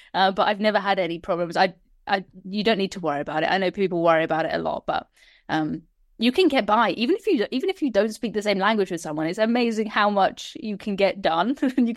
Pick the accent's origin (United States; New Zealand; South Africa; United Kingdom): United Kingdom; England; as soon as I say hello in another language, they realize I'm English and they just ask me something in English.